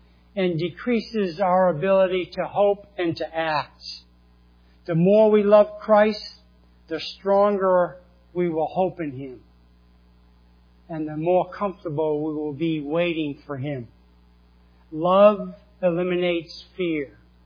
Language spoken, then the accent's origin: English; New England, United States; accent: New England; You can see my New England accent coming out here.